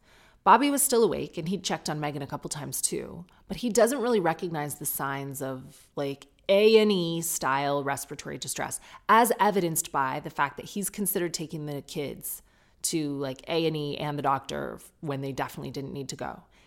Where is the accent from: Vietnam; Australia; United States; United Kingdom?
United Kingdom; I'm British a bit enough to just act like it didn't happen.